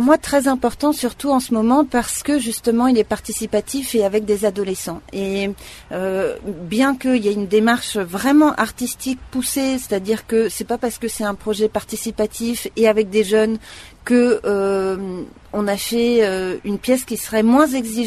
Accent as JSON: {"language": "French", "country": "France", "lives_now": "Prague, Czechia", "said": "C'est-à-dire que c'était déjà un énorme challenge que de faire une place en tant que Française à Prague sur la scène tchèque."}